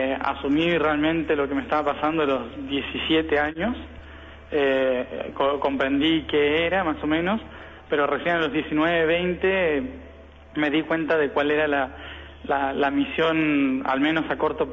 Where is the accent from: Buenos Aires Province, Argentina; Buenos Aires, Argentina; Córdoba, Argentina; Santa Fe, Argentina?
Santa Fe, Argentina; Venado Tuerto; born there; En Venado Tuerto, en Santa Fe.